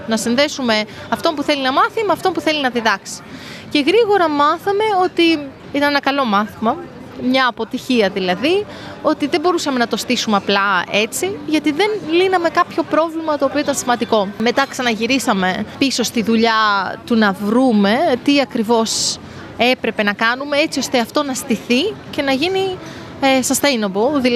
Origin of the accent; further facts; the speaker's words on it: Greece; Πρώτον, επειδή εγώ είμαι Ελληνίδα και έχω έτσι μία αγάπη και ένα κρυφό καημό για την Ελλάδα